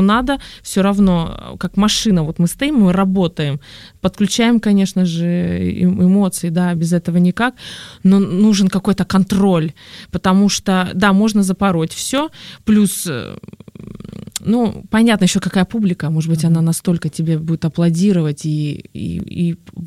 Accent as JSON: {"language": "Russian", "country": "Russia", "said": "Наверное, что-то русское, народное, я же из России."}